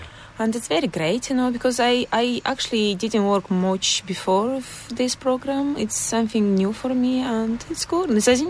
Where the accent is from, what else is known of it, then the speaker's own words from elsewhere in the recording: Moldova; now in Ireland; From Moldova.